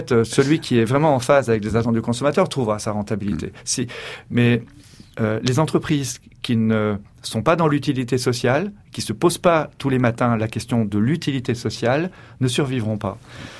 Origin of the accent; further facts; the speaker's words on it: France; chez nous, en France